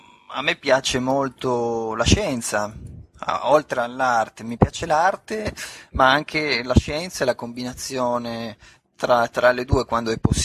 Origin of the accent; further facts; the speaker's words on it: Turin, Piedmont, Italy; sono nato a Torino, ho cresciuto a Torino, ho studiato sempre a Torino e non mi sono mai spostato